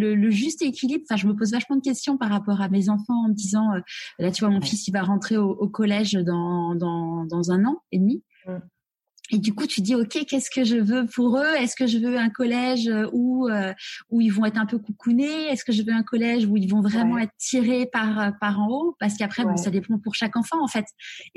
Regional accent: Neuilly-sur-Seine, Île-de-France, France; j'ai grandi dans à Neuilly-sur-Seine. Donc, moi, justement, j'ai grandi dans ce côté-là élitiste et tout.

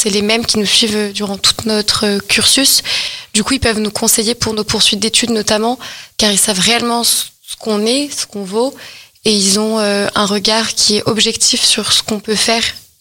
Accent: Clermont-Ferrand, Auvergne-Rhône-Alpes, France; now in Roanne, France; Non, à la base, je viens de Clermont-Ferrand.

